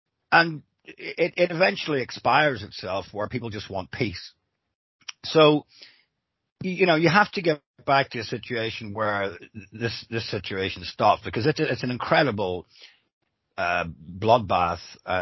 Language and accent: English; Northern Ireland, United Kingdom; and I grew up in Northern Ireland, so I understand this.